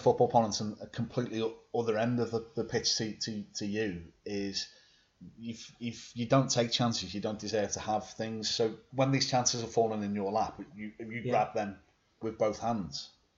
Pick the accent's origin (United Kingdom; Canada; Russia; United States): United Kingdom; Wirral, North West England; I grew up on the Wirral